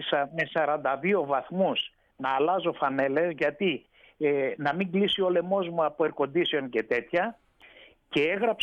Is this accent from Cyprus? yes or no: no; Lamia, Central Greece, Greece; γεννήθηκα και μεγάλωσα στη Λαμία, κοντά σε ήρωες, στον Αθανάσιο Διάκο, στο Λεωνίδα, έμαθα την ιστορία, προέρχομαι από γονείς εκπαιδευτικούς